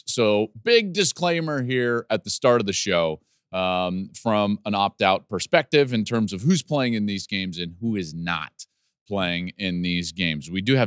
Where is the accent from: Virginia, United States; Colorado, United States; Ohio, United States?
Colorado, United States; Arvada; I grew up in Arvada, Colorado, and my dad was a high school football coach.